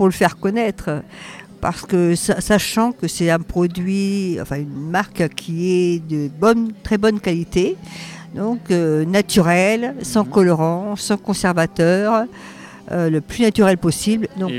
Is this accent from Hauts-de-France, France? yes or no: no; Centre-Val de Loire, France; moi, je suis du Loiret